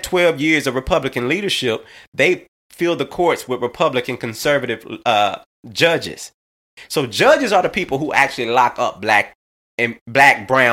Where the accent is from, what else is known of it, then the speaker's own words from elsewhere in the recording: Little Rock, Arkansas, United States; I mean, I remember I'm from Little Rock, Arkansas.